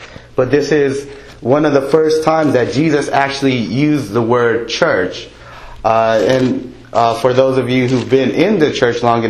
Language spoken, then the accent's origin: English; Los Angeles, California, United States; You know, growing up in the Los Angeles area, you see stars all the time